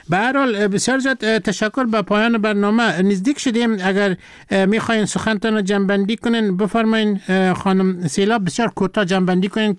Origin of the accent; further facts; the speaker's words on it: Afghanistan; first language Turkmen; Persian is a second language; ما خب باز برعلاوه از این زبان ها یک زبان مادریم هم ترکمنی است، ما ترکمنی را میاد دارم، ازبکی را میاد دارم، ترکی را میاد دارم.